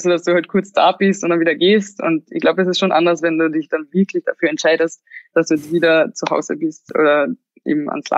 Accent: Klagenfurt, Carinthia, Austria; Und da war ich in Klagenfurt, also das ist die Landeshauptstadt von Kärnten. Und da bin ich halt aufgewachsen

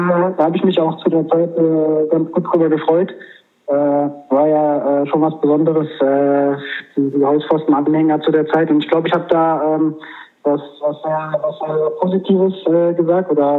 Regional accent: Mönchengladbach, North Rhine-Westphalia, Germany; wo wir aus Mönchengladbach, meine Heimat, dann mit ein paar Jungs mal hingefahren sind

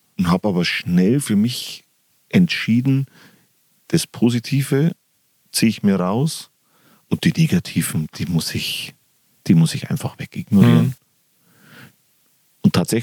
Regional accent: Bavaria, Germany; Ich bin im Bayerischen Wald groß geworden, noch vor Internetzeiten.

